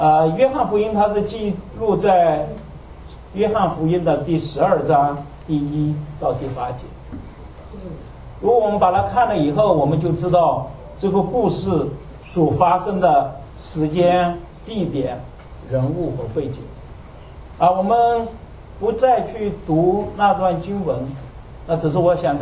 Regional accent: China; 所以说按照我们中国人的观念，它还不足于那个一四斤啊

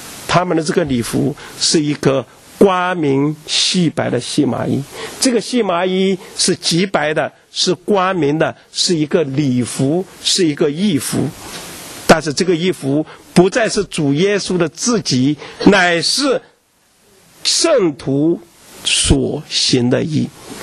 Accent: Suzhou, Jiangsu, China; born there; 我是出生在江苏那边哈，江苏那边有个市，有个地区叫苏州

